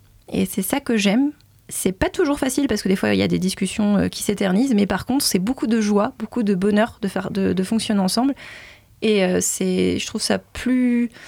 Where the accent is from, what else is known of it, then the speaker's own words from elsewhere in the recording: Centre-Val de Loire, France; Moi, je viens du Loir-et-Cher, d'une petite ville à côté de Blois. Et certes, on avait un jardin avec mes frères. On s'amusait, on se roulait dans l'herbe, etc. Mais je suis quand même assez urbaine à la base.